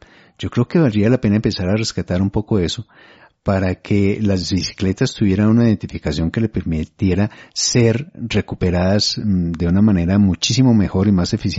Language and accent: Spanish; Colombia; como colombiano